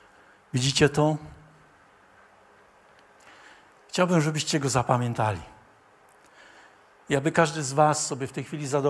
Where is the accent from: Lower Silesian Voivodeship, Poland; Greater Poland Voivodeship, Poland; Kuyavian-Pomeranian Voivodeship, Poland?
Greater Poland Voivodeship, Poland; Pamiętam, wychowałem się w Poznańskim i tam rolnicy zawsze jak skosili siano, to robili takie szałasy.